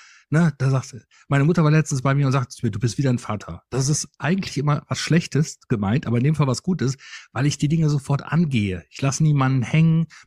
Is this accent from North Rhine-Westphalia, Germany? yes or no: yes; North Rhine-Westphalia, Germany; Also ich komme aus dem Rheinland. Ich wohne direkt bei Düsseldorf